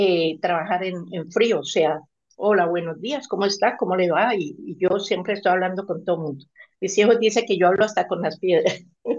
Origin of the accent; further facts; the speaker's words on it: Colombia; Yo soy de Colombia